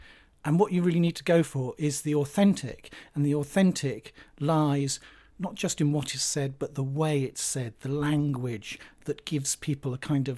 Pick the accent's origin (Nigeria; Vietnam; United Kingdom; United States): United Kingdom; South West England; I grew up in Cornwall, and in Cornwall, the word creating has a special meaning